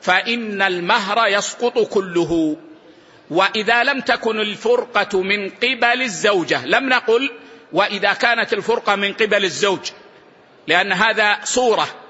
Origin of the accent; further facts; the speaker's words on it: Saudi Arabia; لكن نظام الأحوال الشخصية عندنا في السعودية قد أخذ بقول الجمهور